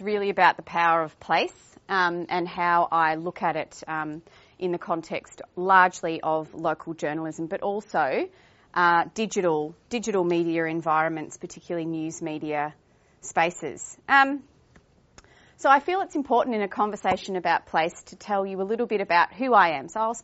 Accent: Warrnambool, Victoria, Australia; I actually was born and raised in Warrnambool. I have a very deep sense of place with this area, and to the point that I have returned to live in this area with my husband and 3 children. My family is in Warrnambool.

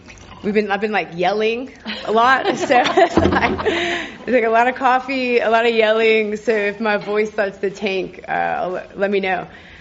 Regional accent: Sacramento, California, United States; I'm from Sacramento, California, in the United States.

